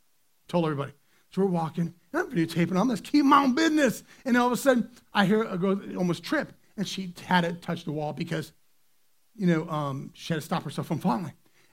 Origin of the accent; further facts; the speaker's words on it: United States; I will remind you before that I'm an American, and I am American. I have my American flag.